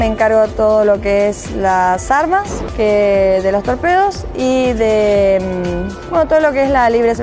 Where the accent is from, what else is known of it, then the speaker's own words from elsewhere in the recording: Oberá, Misiones, Argentina; teniente de navío, jefe de armamento del submarino San Juan. Soy oriunda de Oberá Misiones y soy la primera mujer oficial submarinista argentina.